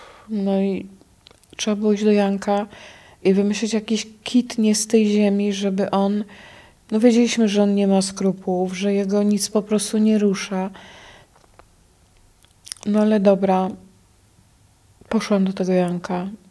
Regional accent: Świętokrzyskie Voivodeship, Poland; ty jesteś Polka? Ja mówię, że tak, Polka. Ale jak to się stało, że ty tu jesteś na tym polu? No a skąd jesteś, a co? Jak jej powiedziałam, że z Ortanowy, to ona po prostu uklękła przede mną i a z Polski, a co? Ja mówię, że no świętokrzyskie.

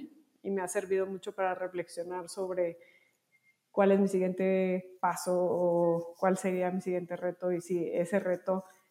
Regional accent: Monterrey, Nuevo León, Mexico; yo soy de Monterrey, tantas empresas en Monterrey

